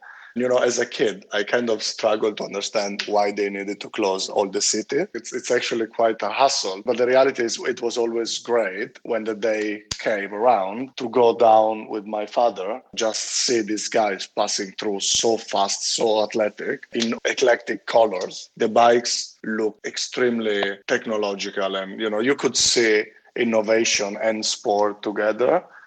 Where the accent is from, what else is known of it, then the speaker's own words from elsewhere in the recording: northern Italy, Italy; English is a second language; So I remember growing up in Northern Italy.